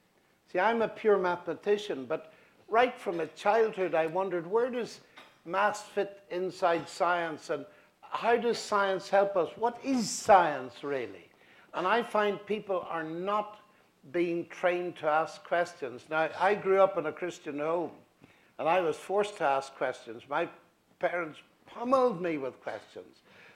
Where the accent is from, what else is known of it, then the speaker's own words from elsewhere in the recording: Northern Ireland, United Kingdom; I come from Northern Ireland